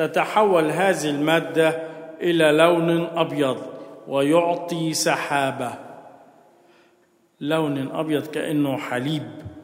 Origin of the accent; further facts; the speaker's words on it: Egypt; وخاصة إحنا كبيئة مصرية